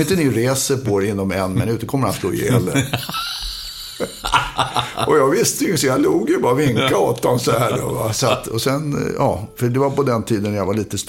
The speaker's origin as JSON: {"language": "Swedish", "town": "Hökarängen", "region": "Stockholm County", "country": "Sweden", "tie": "born or raised there", "said": "jag var nog rätt klen när jag var liten, och i Hökarängen, eftersom de var så jäkla mycket ungar hela tiden"}